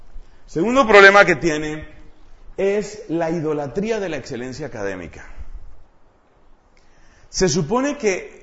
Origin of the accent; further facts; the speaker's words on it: Colombia; Nosotros allá en mi país, pues recordamos con mucho orgullo que la primera universidad de Colombia